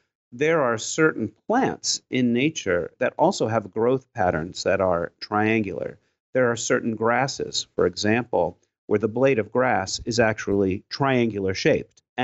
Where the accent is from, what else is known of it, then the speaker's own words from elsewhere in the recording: New York, United States; now in Philadelphia, United States; I grew up in New York, and if New York is a city of commerce and striving and competition, that's not Philadelphia